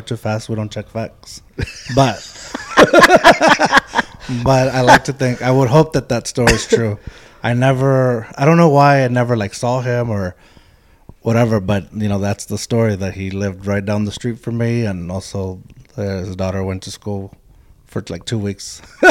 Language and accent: English; Eagle Pass, Texas, United States; You know, there's a story where, well, from my hometown in Eagle Pass, supposedly that's where … from or lived